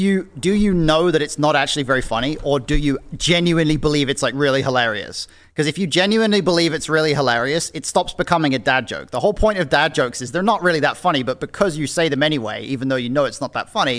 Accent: United Kingdom; See, as a British person who highly values comedy, I do not respect those people.

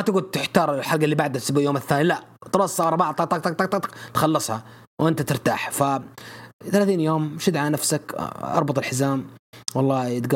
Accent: Saudi Arabia; توقع وتمنى انه يكون في صرف حقيبة عندنا في السعودية

